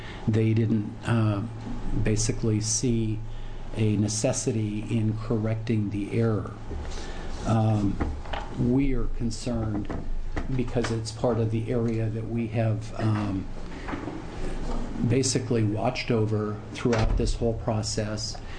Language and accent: English; Helvetia, Oregon, United States; I come from Helvetia, north of Sunset Highway 26.